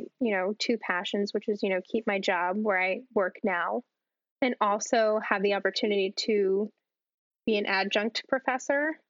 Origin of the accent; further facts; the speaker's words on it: Connecticut, United States; like me and my classmates just like shouting like, oh my gosh, like we're from Connecticut.